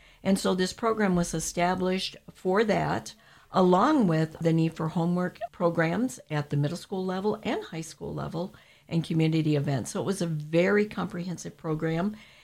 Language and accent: English; Perry, United States; because I graduated from Perry Schools.